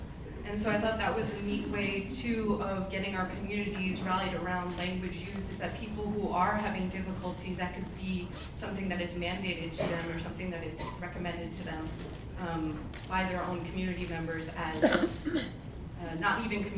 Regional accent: Quebec, Canada; from the Huron-Wendat Nation out of Quebec. Canada.

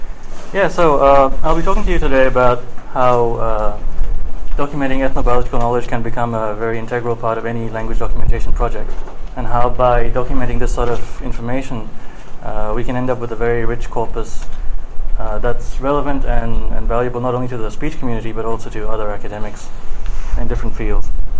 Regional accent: New Delhi, Delhi, India; now in Australia; my family is from Burma, Rangoon. I grew up in New Delhi, now based in Australia.

